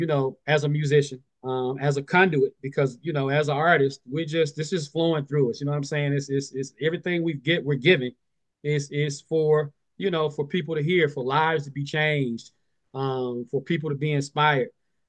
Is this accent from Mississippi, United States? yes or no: yes; Mississippi, United States; I grew up in Mississippi, in a small rural country area. I'm in a very musical family.